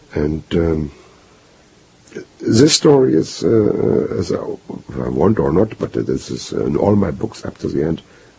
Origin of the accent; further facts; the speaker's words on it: Gdańsk, Pomeranian Voivodeship, Poland; I'm born in Danzig. Yeah. I lost my hometown